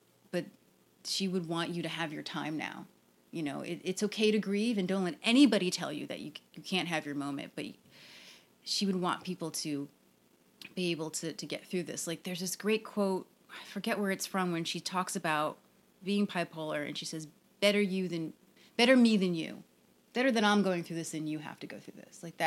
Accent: Atlanta, Georgia, United States; I told her I came from Atlanta, the capital of Coca-Cola.

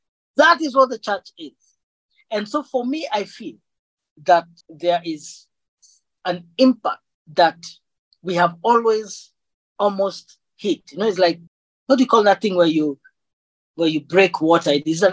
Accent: Kenya; as a Kenyan, from a Kenyan point of view, the body of Christ has a lot to offer

